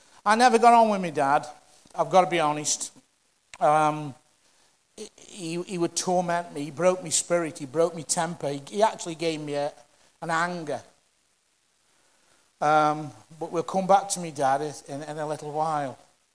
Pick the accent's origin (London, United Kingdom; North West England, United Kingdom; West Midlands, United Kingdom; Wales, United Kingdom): West Midlands, United Kingdom; Stoke-on-Trent; I come from Butnell in Stoke-on-Trent, the other side of the town, the other side of the city. I was born in Hanley, but we moved into Butnell when I was only 4 months old, so I'm a Butnell lad.